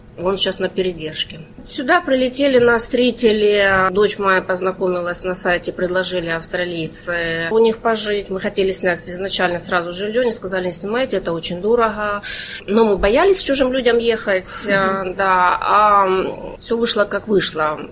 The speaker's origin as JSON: {"language": "Russian", "town": "Donetsk", "region": "Donetsk Oblast", "country": "Ukraine", "also_born_or_lived": "Dnipro", "moved": "yes", "lives_now": "Australia", "said": "Мы вообще сами из Донецка. В 2014 году мы Донецк покинули, переехали в Днепропетровск."}